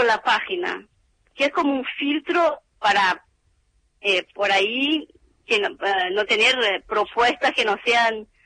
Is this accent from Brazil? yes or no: yes; Brazil; Spanish is a second language; Soy de Brasil.